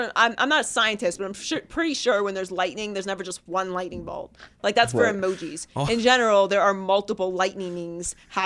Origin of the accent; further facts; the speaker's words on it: Pittsburgh, Pennsylvania, United States; Listen, I grew up in Pittsburgh.